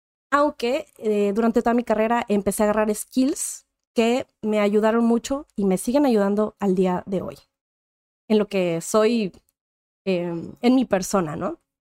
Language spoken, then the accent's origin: Spanish; Monterrey, Nuevo León, Mexico; born there; Yo soy nacida originaria de Monterrey, Nuevo León, México